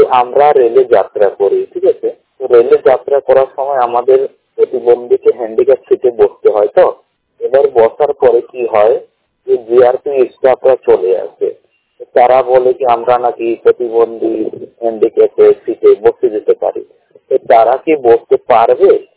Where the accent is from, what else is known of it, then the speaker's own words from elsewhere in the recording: Allahabad, Uttar Pradesh, India; আমার বাড়ি হলো এলাহাবাদ।